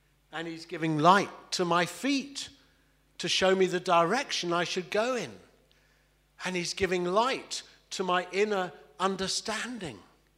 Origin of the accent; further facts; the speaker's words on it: Kingston, London, United Kingdom; I was brought up in a Jewish home where we went to synagogue, South London, Kingston, you know, it's a bit further around.